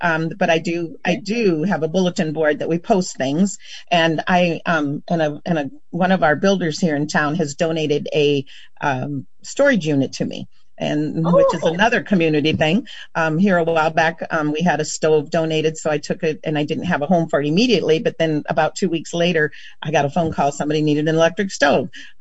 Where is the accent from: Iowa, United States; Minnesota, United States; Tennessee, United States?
Iowa, United States; Like I said, I'm from Western Iowa and I went to a Catholic school.